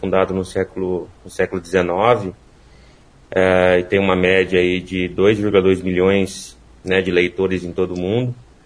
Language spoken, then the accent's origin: Portuguese; Maringá, Paraná, Brazil; somos maringaenses, né? Somos a terra roxa da cidade de Canção. Eu sou nascido e criado em Maringá.